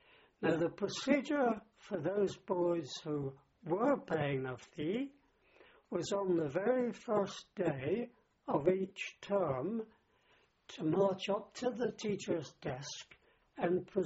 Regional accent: Portsmouth, South East England, United Kingdom; born there; I was born in Portsmouth, which is a big naval town, on the 14th of August, 1910.

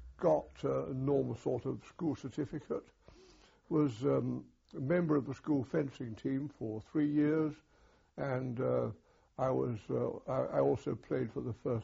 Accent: London, United Kingdom; also born or lived in Saltburn-by-the-Sea; I was born in Saltburn-on-Sea, on the northeast coast of Yorkshire, and at about the age of 4, came down to live permanently in London, where my father moved there from his job in Middlesbrough.

